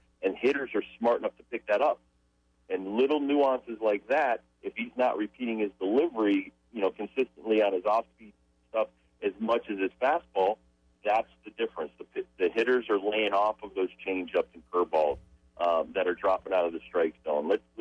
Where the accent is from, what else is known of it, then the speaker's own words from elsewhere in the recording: Connecticut, United States; The one thing growing up in Connecticut, I was always a good hitter.